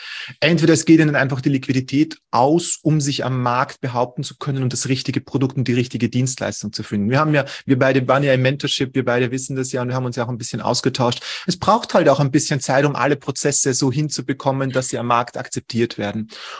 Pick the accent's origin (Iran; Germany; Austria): Austria; bei uns in Österreich dauert die Schule, wenn du eine höhere bildende Schule machst und nicht so die allgemeine Schule machst, dauert die bei uns bis 19